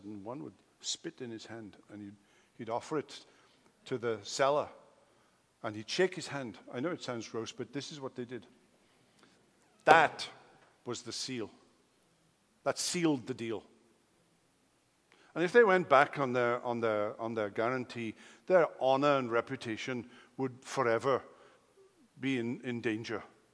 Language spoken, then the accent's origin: English; Wales, United Kingdom; When I was a teenager, I grew up in Wales on a farm. So I had a love for animals and still do.